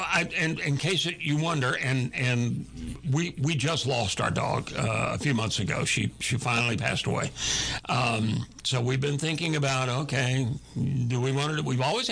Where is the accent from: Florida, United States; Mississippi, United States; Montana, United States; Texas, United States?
Texas, United States; Houston; I'm originally from Houston.